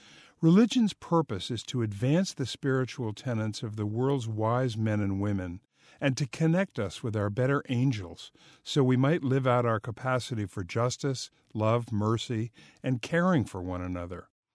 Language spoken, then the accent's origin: English; Vermont, United States; Growing up in Vermont, it was easy to see the impact of small communities of faith on their larger communities